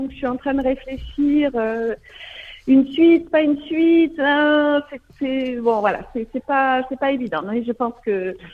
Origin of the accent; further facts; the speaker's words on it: France; Je suis française